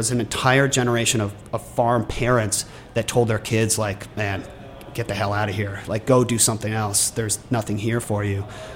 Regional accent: Vermont, United States; I come from Vermont, the dairy state

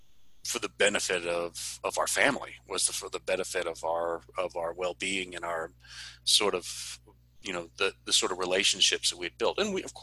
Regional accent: Atlanta, Georgia, United States; now in Mexico; My hometown's is Atlanta, which is a short plane ride from most of Mexico.

